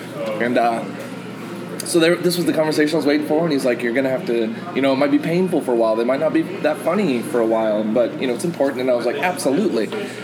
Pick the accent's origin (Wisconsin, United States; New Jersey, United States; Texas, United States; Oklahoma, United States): Texas, United States; Tahoka; born there; I was born near Lubbock in the Panhandle, Tahoka, Texas, like 3,000 people.